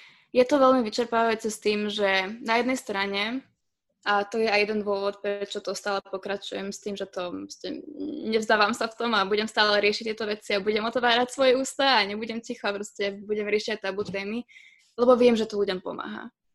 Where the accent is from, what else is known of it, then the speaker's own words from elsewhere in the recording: Trenčín, Trenčín Region, Slovakia; ja som rodená Trenčanka a my sme sa potom vlastne presťahovali naspäť do Trenčína. S tým, že sme v Soblahoď, taká dedinka pri Trenčíne, tak tam si naši kúpili pozemok a tam sme začali potom stávať dom, ale bývali sme v Trenčíne ešte nejaký čas